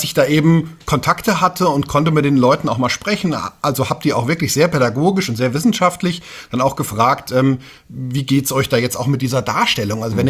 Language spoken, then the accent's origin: German; Elters, Hesse, Germany; ich bin ein richtiger Rhöner Jung. Ich komme aus Elters in der Rhön und bin da aufgewachsen, Hof Biber in die Schule gegangen und dann später dann weiterführende Schule in Fulda. Und die Region hat mich sehr geprägt